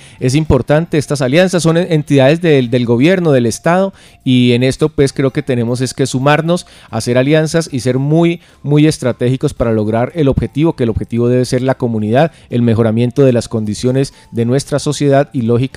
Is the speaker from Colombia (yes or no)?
yes; Colombia; nosotros como colombianos